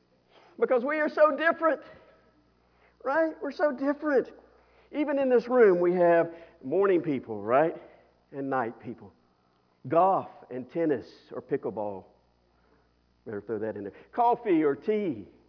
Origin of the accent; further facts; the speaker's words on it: Mulberry, United States; We got married when we were 6. We're from Mulberry, so that's normal. That's kind of normal there.